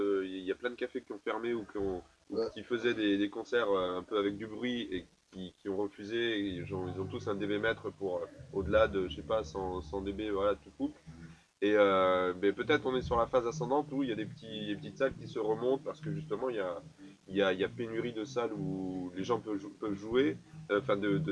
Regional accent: Toulouse, Occitanie, France; On est de Toulouse.

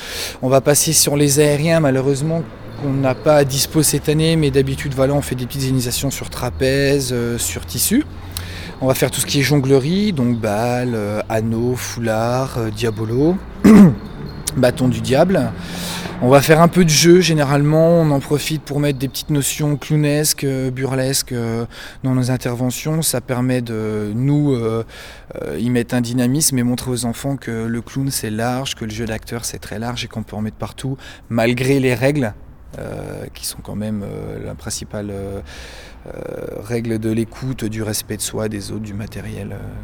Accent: Bourgogne-Franche-Comté, France; also born or lived in Lille; Je viens de Bourgogne. Voilà, je viens de Bourgogne, j'ai passé la plupart de ma vie là-bas, j'ai fait un petit passage sur Lille aussi, la région lilloise pendant un petit moment.

